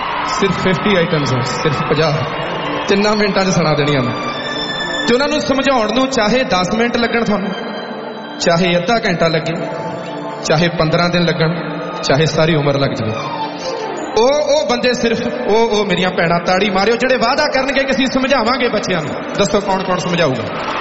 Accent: Punjab, India; born or raised there; moved away as an adult

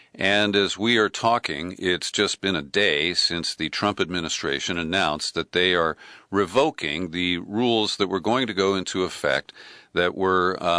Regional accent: Cincinnati, Ohio, United States; I grew up in Cincinnati, where there's a big coal plant right on the Ohio River, and we used to watch as much of that smoke blew over into Kentucky.

